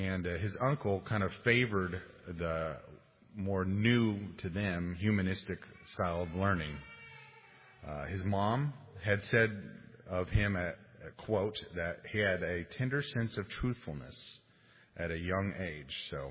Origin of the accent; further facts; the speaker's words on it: Texas, United States; If I mispronounce some of these German names, I'm a Texan, so forgive me.